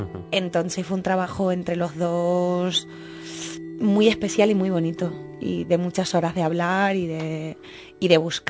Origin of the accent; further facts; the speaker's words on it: Canary Islands, Spain; yo soy canaria como Roberto y como Ale García